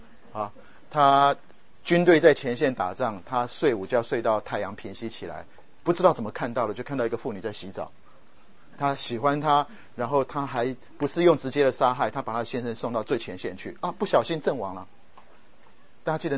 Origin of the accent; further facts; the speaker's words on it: Taiwan; 我们从台湾来的知道那时候的背景